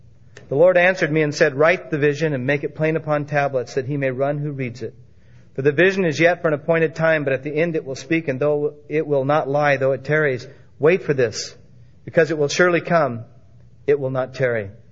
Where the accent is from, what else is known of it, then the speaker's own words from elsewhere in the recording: Portland, United States; because I was raised in Portland, reached out to my dad a few years ago.